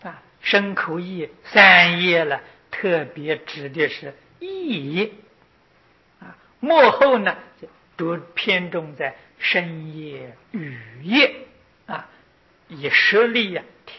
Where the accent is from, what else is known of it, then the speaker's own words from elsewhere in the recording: China; 我们中国人讲山窝，印度人讲黑白啊。